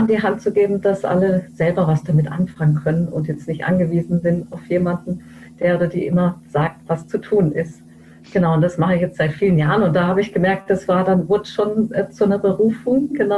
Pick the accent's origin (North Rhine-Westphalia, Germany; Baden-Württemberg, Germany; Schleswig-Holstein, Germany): Baden-Württemberg, Germany; Lörrach; Also ich bin aufgewachsen in Lörrach, habe danach Sozialpädagogik studiert, bin dann ein Jahr nach Lappland